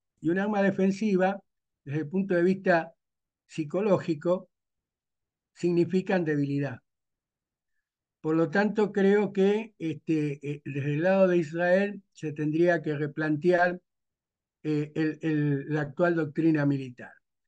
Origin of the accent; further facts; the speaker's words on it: Argentina; yo te diría que como argentino hablo con conocimiento de causa